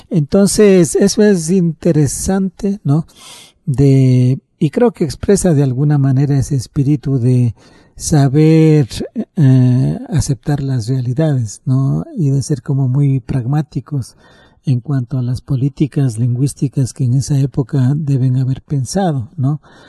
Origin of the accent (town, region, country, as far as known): Otavalo, Imbabura, Ecuador; born or raised there; also born or lived in Ipiales, Colombia